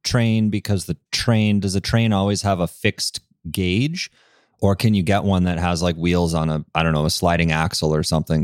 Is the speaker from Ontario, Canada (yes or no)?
no; Alberta, Canada; So again, we grew up in Alberta.